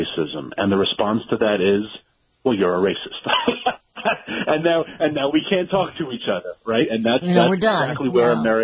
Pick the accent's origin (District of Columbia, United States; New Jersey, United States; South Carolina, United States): District of Columbia, United States; Washington; And that's what we saw in Minneapolis and what we saw in New York and in my hometown of D.C.